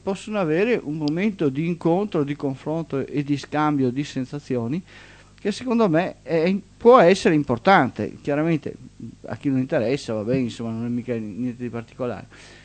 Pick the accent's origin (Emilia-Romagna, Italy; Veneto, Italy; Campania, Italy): Veneto, Italy; Marghera; Io sono di Marghera, no?